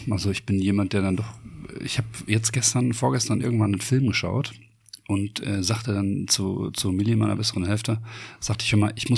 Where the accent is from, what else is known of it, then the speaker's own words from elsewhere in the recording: Bottrop, North Rhine-Westphalia, Germany; Ich bin aufgewachsen am Scheidgensbach.